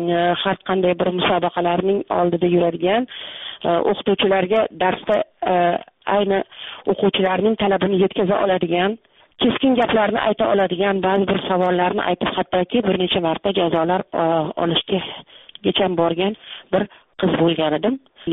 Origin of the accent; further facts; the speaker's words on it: Tashkent, Uzbekistan; born there; Toshkentda, Toshkent shahridagi mana shu Beruniy xiyobonida u yerlarni biz men tug'ilgan paytda dala deyishardi.